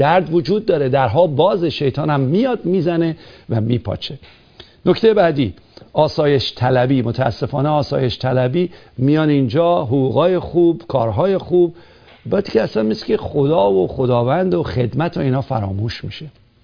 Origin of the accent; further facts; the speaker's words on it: Iran; moved away; من و شمایی که از ایران اومدیم